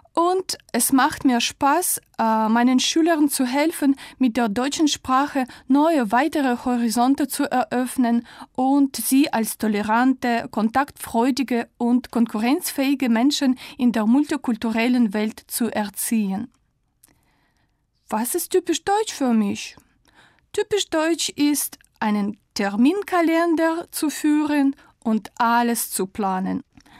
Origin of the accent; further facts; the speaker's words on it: Russia; Ich komme aus Russland, aber ich wohne nicht in Moskau oder St. Petersburg. Ich wohne in Sibirien, in der Stadt Ulan-Ude.